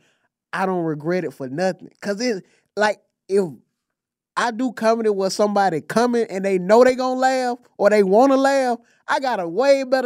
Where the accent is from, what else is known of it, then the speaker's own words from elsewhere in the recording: Atlanta, Georgia, United States; Yeah, I'm from Atlanta, yeah.